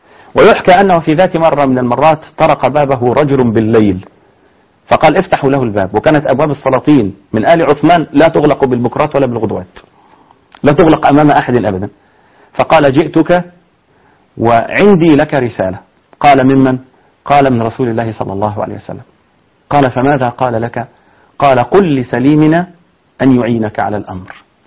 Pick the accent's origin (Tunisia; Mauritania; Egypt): Egypt